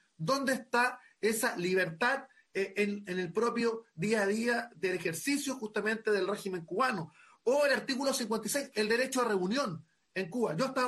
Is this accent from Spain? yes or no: no; Chile; yo quiero solidarizar como senador chileno